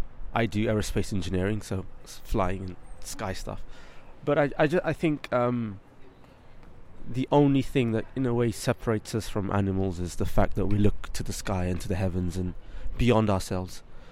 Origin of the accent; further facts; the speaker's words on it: London, United Kingdom; I'm from London.